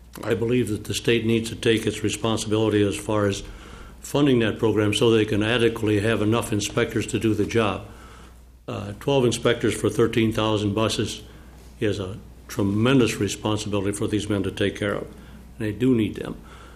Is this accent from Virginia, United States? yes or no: no; St. James, Minnesota, United States; I'm from St. James, Minnesota.